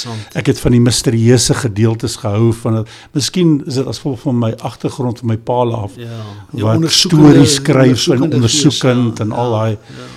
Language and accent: Afrikaans; Durban, KwaZulu-Natal, South Africa; Maar, toe is ons Natal toe, ek het in Durban groot geword